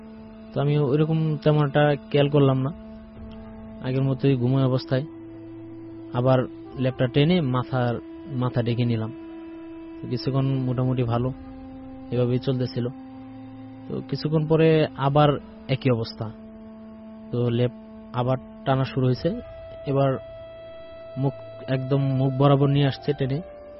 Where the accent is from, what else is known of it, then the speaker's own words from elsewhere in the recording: Netrokona, Mymensingh Division, Bangladesh; আমাদের বাড়ি হচ্ছে নেত্রকোনা জেলায়